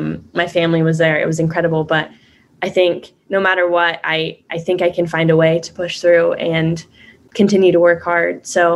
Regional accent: California, United States; because I'm from Northern California.

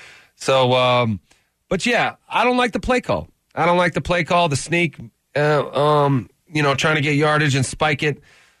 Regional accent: California, United States; I grew up a 49er fan. So I grew up in the Bay Area.

